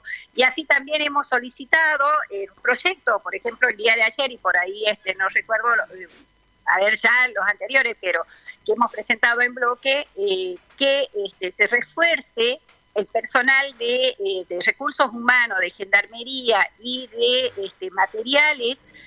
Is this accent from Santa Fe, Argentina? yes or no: no; Salta, Argentina; represento a mi pueblo, a Salta, y que estoy trabajando en beneficio de nuestra provincia.